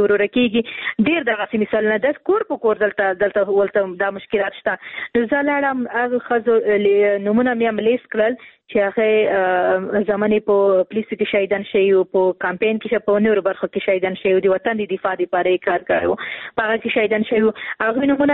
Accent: Khost, Afghanistan; ورور زه هم د خوست یم

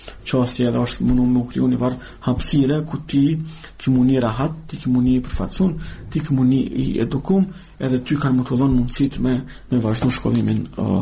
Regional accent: Kosovo; Ne, si Kosovar, si pjesëtar të komuniteteve Roma Shkëli dhe Gjipjan

